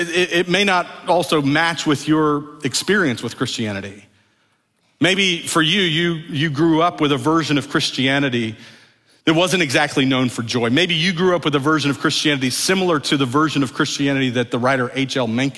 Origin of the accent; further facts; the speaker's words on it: Mart, Texas, United States; Some of you have heard me tell my stories of growing up around Mart.